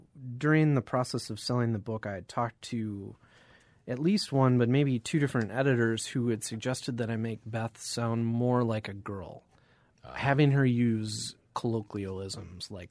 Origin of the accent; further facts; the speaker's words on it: Eau Claire, Wisconsin, United States; I don't believe it was around when I was growing up in Eau Claire.